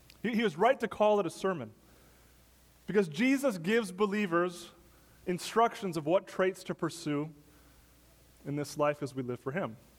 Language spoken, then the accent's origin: English; Wisconsin, United States; In my hometown up in Wisconsin a few months ago